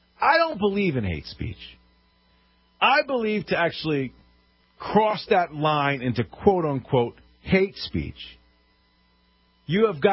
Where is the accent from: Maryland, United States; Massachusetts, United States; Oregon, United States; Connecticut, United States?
Connecticut, United States; We just had it happen in my home state of Connecticut.